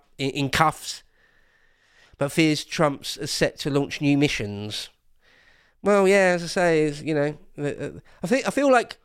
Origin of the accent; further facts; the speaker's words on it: England, United Kingdom; I'm an Englishman, you see.